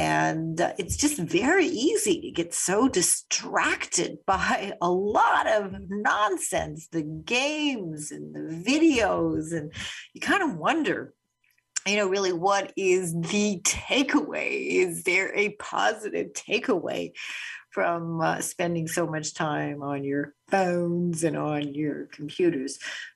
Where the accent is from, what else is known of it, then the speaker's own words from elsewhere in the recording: Winnipeg, Manitoba, Canada; we had huge numbers of children on the street that I grew up on in Winnipeg.